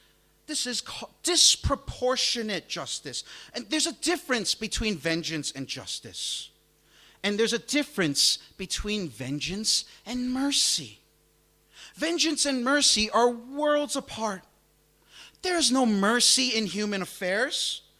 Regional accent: New York City, New York, United States; A couple of years ago, in my hometown of New York City, there was an incident

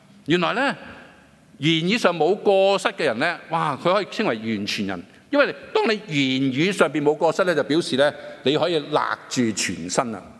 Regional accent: China; 所以中國人講好清楚，佢話你。病呢是从口入，但是祸呢就从口出。这些很清楚的，我中国人都有这些同样的智慧

